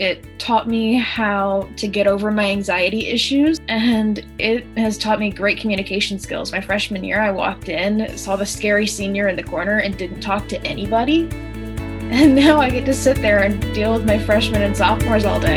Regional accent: Trinity, Florida, United States; I am from Trinity, Florida, and I've grown up in Pasco County my entire life.

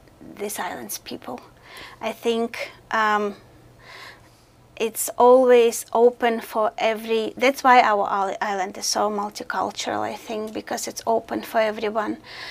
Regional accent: Russia; moved away; We came from Russia 14 years ago, and I'm really proud of our country and our culture and our people.

